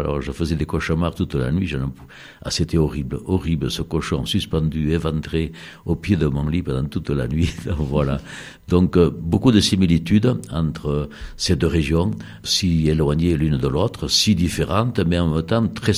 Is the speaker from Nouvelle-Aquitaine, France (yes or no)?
yes; Nouvelle-Aquitaine, France; mon enfance rurale basco-béarnaise dans les Pyrénées.